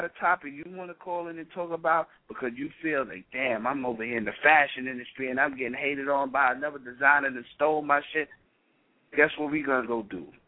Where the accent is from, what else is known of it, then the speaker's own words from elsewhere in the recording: New York, United States; Y'all starting to do a New York. I'm from New York.